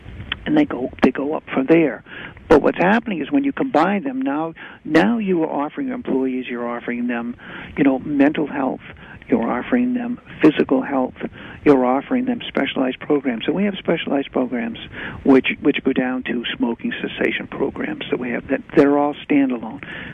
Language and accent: English; Maine, United States; I grew up in Maine. You know, Maine is my home